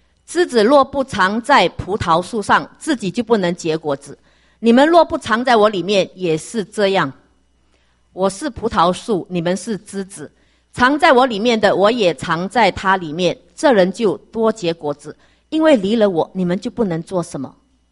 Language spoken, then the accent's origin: Chinese; Malaysia; 我去年回我的家乡是在马来西亚，我是来自马来西亚。